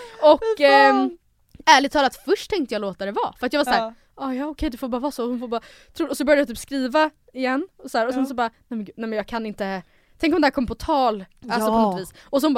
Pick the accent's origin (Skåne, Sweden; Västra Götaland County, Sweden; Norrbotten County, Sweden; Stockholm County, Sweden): Stockholm County, Sweden; Stockholm; born there; jag är född i Stockholm men att pappa kommer ovanifrån.